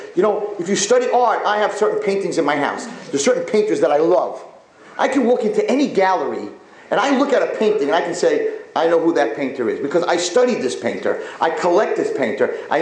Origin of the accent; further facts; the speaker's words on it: Muncie, Indiana, United States; So I grew up in Muncie.